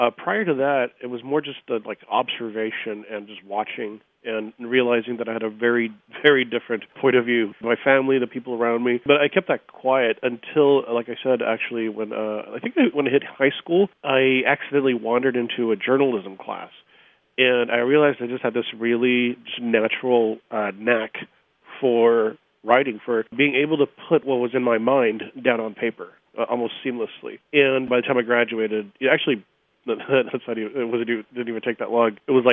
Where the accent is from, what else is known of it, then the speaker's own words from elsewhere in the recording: Brownsville, Texas, United States; now in Seattle, United States; It was all about growing up in Texas, in South Texas in particular, in Brownsville, and straddling those two worlds.